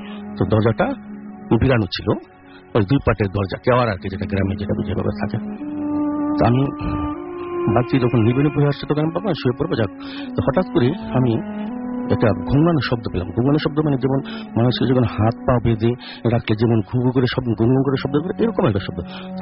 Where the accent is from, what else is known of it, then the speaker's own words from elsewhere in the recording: Narayanganj, Dhaka Division, Bangladesh; যে আমি নারায়ণগঞ্জ সারাপার থেকে এসেছি।